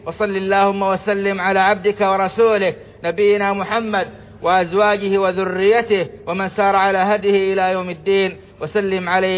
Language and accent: Arabic; Saudi Arabia; اللهم أدم على بلادنا السعودية أمنها وإيمانها والخيرات في بلادها